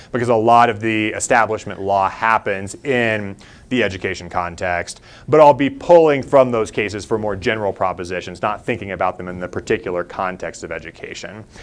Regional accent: Missouri, United States; accent: Missouri; No, I grew up in Missouri and had my Missouri accent trained out of me in 4 years of speech and debate in high school. And haven't picked up the Southern accent yet.

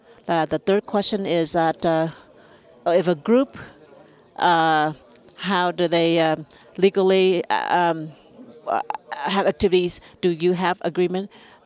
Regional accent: Vietnam; Thank you for the presenter here. I'm from Vietnam.

